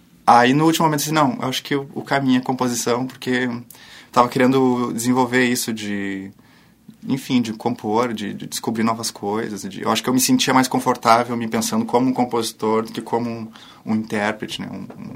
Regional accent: Gravataí, Rio Grande do Sul, Brazil; Eu sou de Gravataí, né?

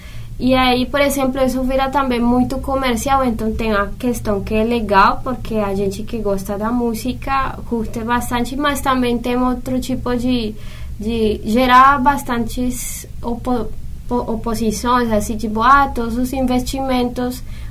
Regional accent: Cali, Valle del Cauca, Colombia; Portuguese is a second language; moved away as an adult; Sim, foi aí, até os 25 anos, até pouco tempo que eu vivi, morei em Cali.

